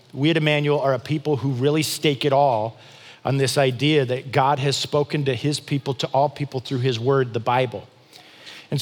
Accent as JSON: {"language": "English", "region": "Michigan", "country": "United States", "said": "I mean, I was from Michigan. I got to go to Florida."}